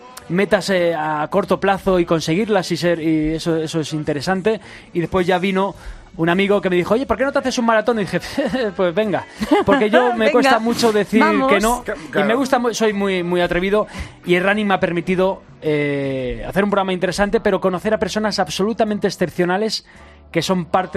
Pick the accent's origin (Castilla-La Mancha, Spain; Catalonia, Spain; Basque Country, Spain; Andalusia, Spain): Catalonia, Spain; Barcelona; now in Madrid, Spain; Y cuando me mudé a Madrid para trabajar, para hacer televisión, pues yo, que soy de Barcelona